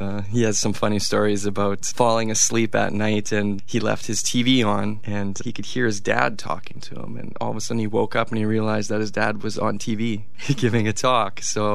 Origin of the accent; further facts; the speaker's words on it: Ontario, Canada; I'm from Northwestern Ontario.